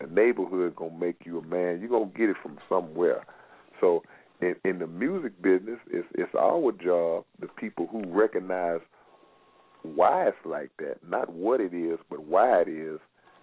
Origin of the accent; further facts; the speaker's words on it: Houston, Texas, United States; I'm from Houston, Texas, man.